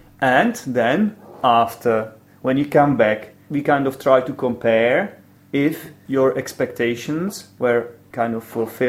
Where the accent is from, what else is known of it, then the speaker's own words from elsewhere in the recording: Poděbrady, Central Bohemian Region, Czechia; Jirka is an estate agent from Poděbrady, which is my hometown. This is where I live. And this is where we are today recording this episode.